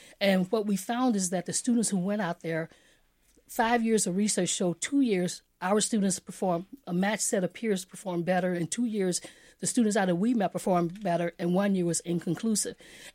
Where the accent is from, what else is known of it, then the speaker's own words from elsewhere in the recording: Selma, Alabama, United States; as a child growing up in Selma, Alabama, I sat next to white students I never talked to.